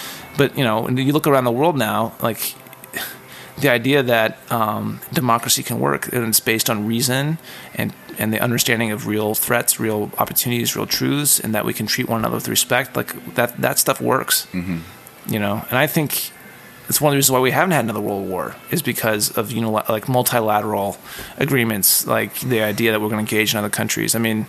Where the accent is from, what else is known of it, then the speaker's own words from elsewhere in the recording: United States; But as a Christian, God doesn't love me more because I'm an American.